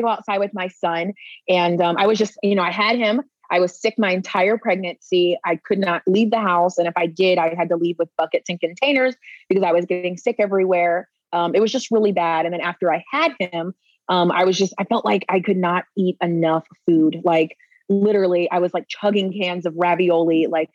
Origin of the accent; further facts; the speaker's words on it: Virginia Beach, Virginia, United States; So I was raised in Virginia Beach, Virginia. My dad was in the military, one of eight kids.